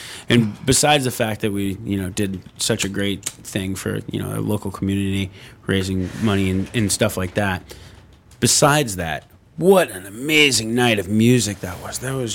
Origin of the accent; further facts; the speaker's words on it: Boston, Massachusetts, United States; also born or lived in Washington, D.C. / New York; I mean, I've lived around the D.C. area. I've lived in New York. I'm from Boston originally.